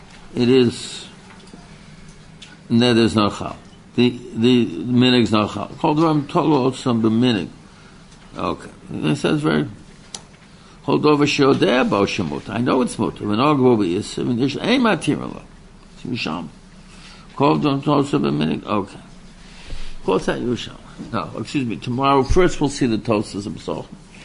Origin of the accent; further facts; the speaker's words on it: Boston, Massachusetts, United States; also born or lived in New York / Chicago / Los Angeles / Jerusalem; I grew up in Boston, to New York, Chicago, Los Angeles, Yerushalayim.